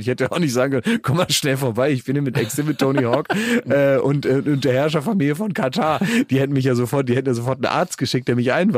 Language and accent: German; Vechta, Lower Saxony, Germany; in Vechta, in meiner Heimat, an eine Tankstelle gefahren und dann mussten wir da einfach so 2-3 Stunden abhängen.